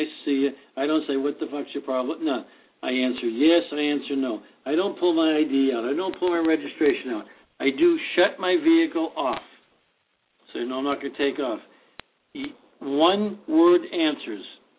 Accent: California, United States; sometimes they can write me up in a state, even though I'm from California.

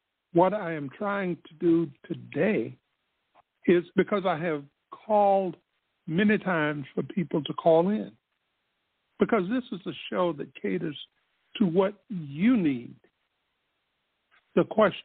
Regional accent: Spartanburg, South Carolina, United States; in the heart of my hometown, Spartanburg, South Carolina, there is a statue of a military person by the name of Daniel Morgan.

